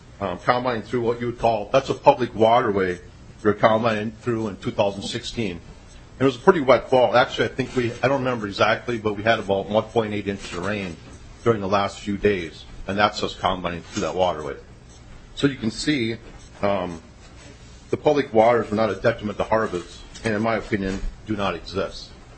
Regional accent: Wheaton, Minnesota, United States; I'm from Wheaton, Minnesota.

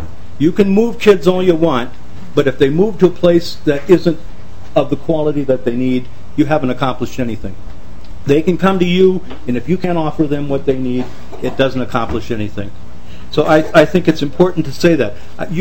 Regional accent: Brooklyn Center, Minnesota, United States; I come from Brooklyn Center, Minnesota, and I literally do. I graduated from the high school there. I went away. I worked somewhere else. And then I came back.

